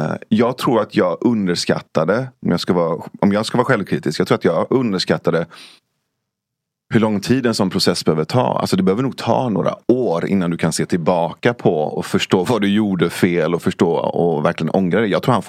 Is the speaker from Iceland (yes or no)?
no; Iran; Jag är definitivt sekulär. Alltså jag kommer från Iran